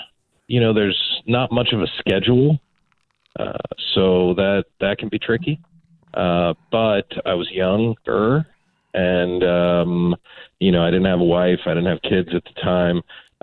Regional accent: La Quinta, California, United States; now in Thermal, United States; So I actually live in Thermal. I grew up in La Quinta. Born and raised Coachella Valley, left, went off to culinary school

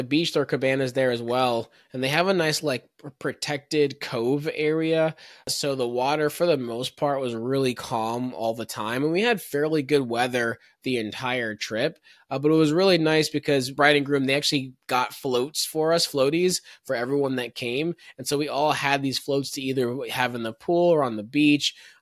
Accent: Jamaica; being Jamaican

